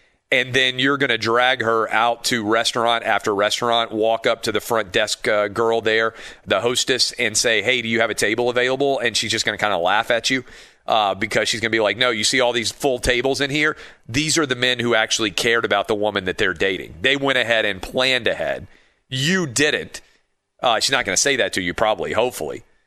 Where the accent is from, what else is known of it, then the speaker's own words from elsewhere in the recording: Nashville, Tennessee, United States; it looks like we may get a legitimately decent sized snowfall in my hometown of Nashville